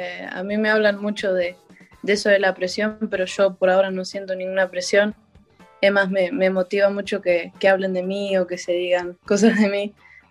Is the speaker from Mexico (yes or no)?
no; Mar del Plata, Buenos Aires Province, Argentina; yo empecé a jugar acá en Mar del Plata a los 4 años y nada, empecé a jugar acá